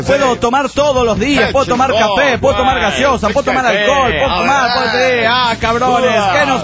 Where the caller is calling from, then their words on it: Managua, Nicaragua; de Managua, Nicaragua.